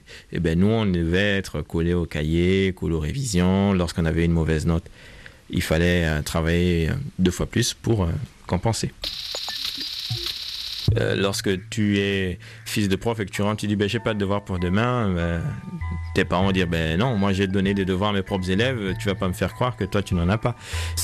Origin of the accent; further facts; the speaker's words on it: Libreville, Estuaire, Gabon; J'ai grandi à Libreville au Gabon, dans une famille de 7 enfants.